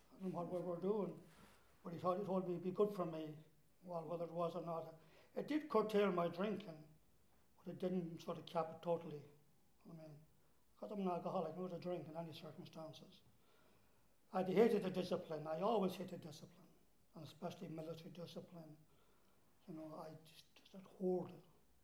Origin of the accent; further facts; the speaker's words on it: Ireland; I'm an alcoholic, I'm Irish